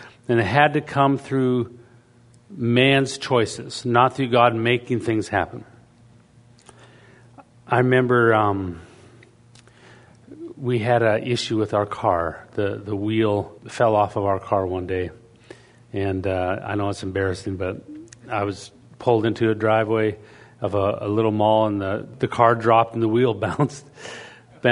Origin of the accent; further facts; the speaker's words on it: British Columbia, Canada; I was raised in British Columbia, Canada